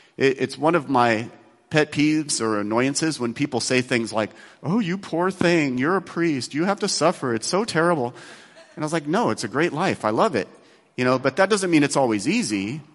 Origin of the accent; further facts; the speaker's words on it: Beaverton, Oregon, United States; I'm a Catholic priest. I'm from Beaverton.